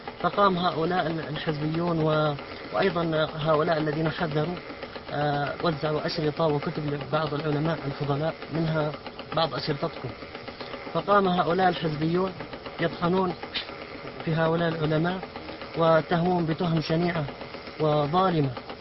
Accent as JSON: {"language": "Arabic", "country": "Yemen", "said": "يوجد عندنا في اليمن"}